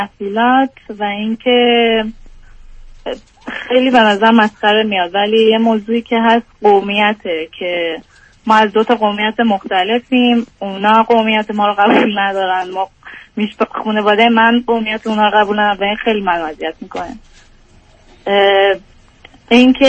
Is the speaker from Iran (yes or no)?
yes; Iran; moved away; من 6 سال خارج از ایرانم